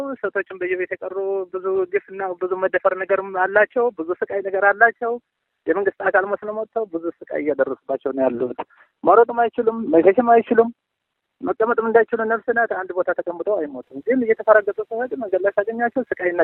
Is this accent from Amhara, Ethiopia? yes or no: no; Tigray, Ethiopia; እኔ ራሴ የሰሜን ትግሬ ነኝ። በትግሬነት ሳይሆን ምኮራው ኢትዮጵያዊነቴ ነው ምኮራው።